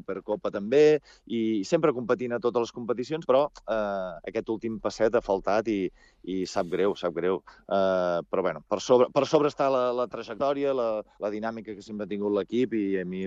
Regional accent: Sant Pere de Riudebitlles, Catalonia, Spain; viuré a Sant Pere de Riudebitlles, que és el meu poble

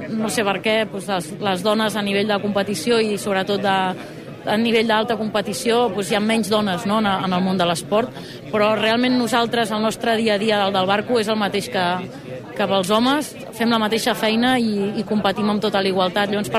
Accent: Catalonia, Spain; som dos persones de diferents cultures, ella és anglesa, jo soc catalana

